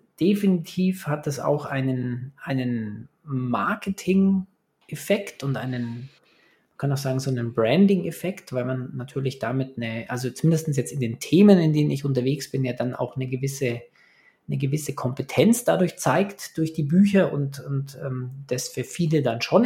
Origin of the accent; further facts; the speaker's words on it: Munich, Bavaria, Germany; now in Taipei, Taiwan; meine Heimatstadt München